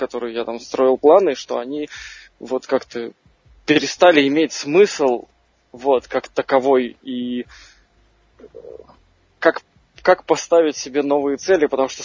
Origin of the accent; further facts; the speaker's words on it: Moscow, Russia; Я из Москвы.